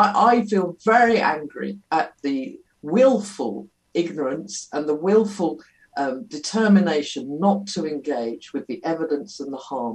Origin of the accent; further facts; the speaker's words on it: Guernsey; I grew up in a Christian home. I come from Guernsey in the Channel Islands. … is a Guernsey name, a little island, quite a conservative community. I'm in my 50s now.